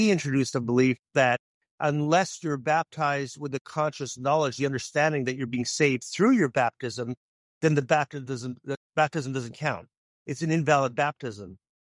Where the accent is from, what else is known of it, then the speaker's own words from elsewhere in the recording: Eastern Canada, Canada; I'm from Eastern Canada.